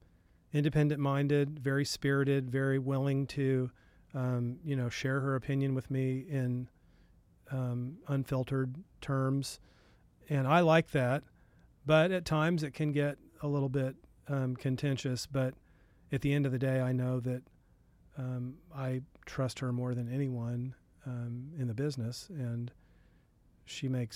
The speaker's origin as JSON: {"language": "English", "town": "Springfield", "region": "Missouri", "country": "United States", "tie": "born or raised there", "said": "And the great game of business in Springfield, Missouri, my hometown, actually"}